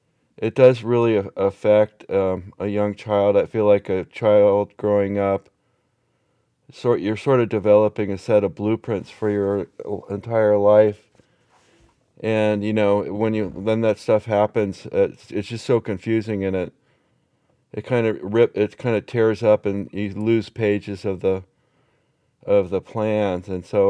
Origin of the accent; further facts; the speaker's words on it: California, United States; And I grew up in Marin County, and I live in Santa Cruz County now.